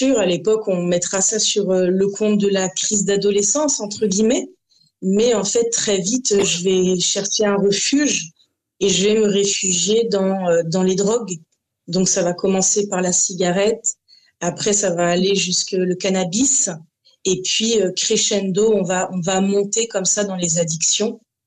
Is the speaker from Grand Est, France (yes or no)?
no; Lorient, Brittany, France; Moi, je suis native de Lorient, donc en Bretagne, comme tu dis.